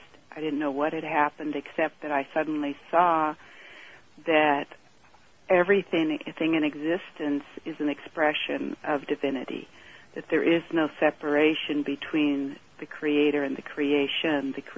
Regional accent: Switzerland; I grew up in Switzerland.

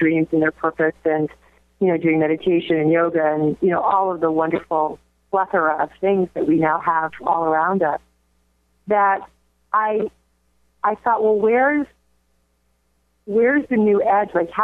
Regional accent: New York, United States; moved away as an adult; now in San Francisco, United States; I came to San Francisco from New York in 1971 when I was 18

